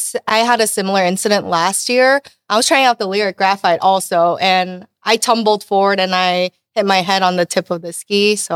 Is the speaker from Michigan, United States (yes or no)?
yes; Midland, Michigan, United States; I am from east of Michigan in the mid-Michigan area. It's from Midland, Michigan.